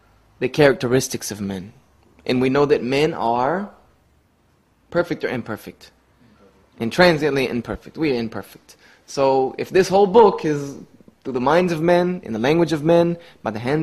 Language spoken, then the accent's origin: English; Greenville, South Carolina, United States; Jones University, which is conservative. It's a very conservative, right-wing, prominent school in my hometown. It's known worldwide.